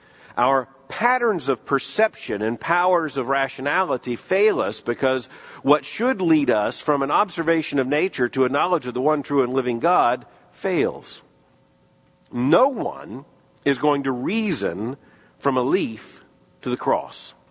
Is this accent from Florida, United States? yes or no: yes; Florida, United States; Now, if you're a little boy growing up in Florida, fairly rural community, having a single elderly lady next door named Miss Van Eiderstein was just great.